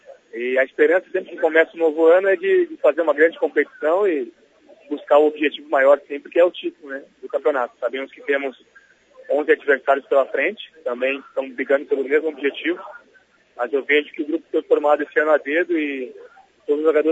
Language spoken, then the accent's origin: Portuguese; Porto Alegre, Rio Grande do Sul, Brazil; Então, eu sou gaúcho, sou de Porto Alegre, natural de Porto Alegre.